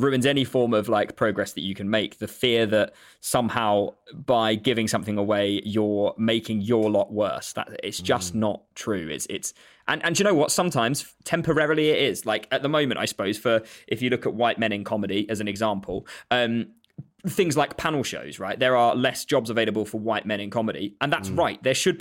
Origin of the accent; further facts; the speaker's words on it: Egypt; I grew up in Egypt for quite a bit of my childhood.